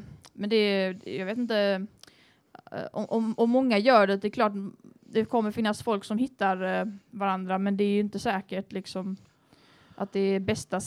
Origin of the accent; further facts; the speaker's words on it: Lund, Skåne, Sweden; kanske för jag är uppväxt upp i Lund